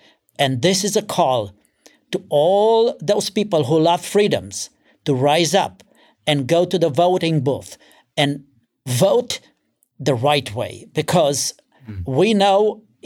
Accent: Oradea, Bihor County, Romania; I was in a church in my hometown of Oradea

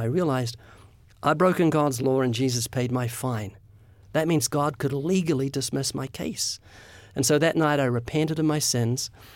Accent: United States; I've learned that we as an American people are falling into the same pitfalls that Israel did.

